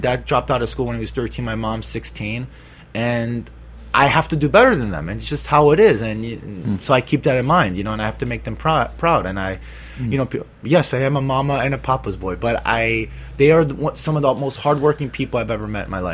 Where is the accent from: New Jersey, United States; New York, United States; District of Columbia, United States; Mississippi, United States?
New York, United States; I went to high school in the Bronx. I grew up in Hell's Kitchen, but for me, like, I love the Bronx.